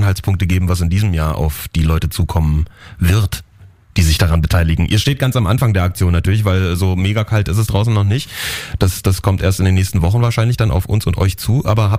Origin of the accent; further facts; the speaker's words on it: Brandenburg, Germany; Ich bin in Brandenburg aufgewachsen. Bei uns haben sich die Protestanten mit den drei Katholiken aus dem Dorf halt irgendwie getroffen.